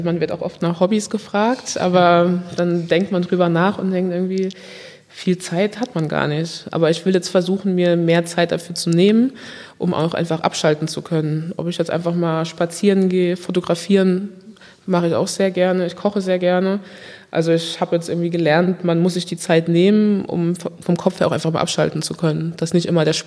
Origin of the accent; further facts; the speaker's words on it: Germany; ich bin in Deutschland groß geworden, habe Familie und Freunde hier